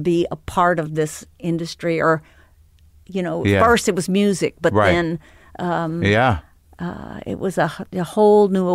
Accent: Texas, United States; And I'm from Texas, and he, you know, we connected on many different levels.

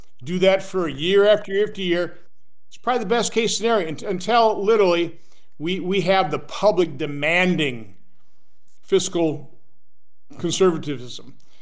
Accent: Oshkosh, Wisconsin, United States; now in Washington, United States; I'm an accountant from Oshkosh, Wisconsin, came here, never ran for office. All of a sudden here in Washington, D.C.

